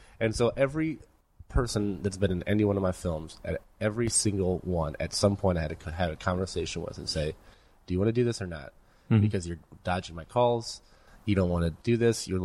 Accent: Detroit, Michigan, United States; I think we're doing a screening in Detroit, which is my hometown.

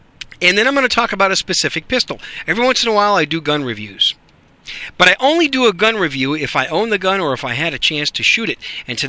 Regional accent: Wisconsin, United States; also born or lived in New York City; now in Dallas, United States; I live in Texas. I live in Dallas, Fort Worth. I'm just a Yankee with a gun and a microphone, okay? I was raised in Wisconsin. I was born in New York City, came here to Dallas

